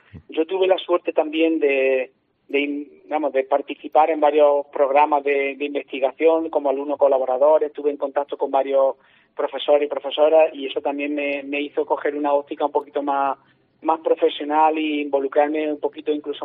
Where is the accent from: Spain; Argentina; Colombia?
Spain; Martos, Andalusia; había participado de una asociación astronómica que creamos en mi pueblo natal, en Martos.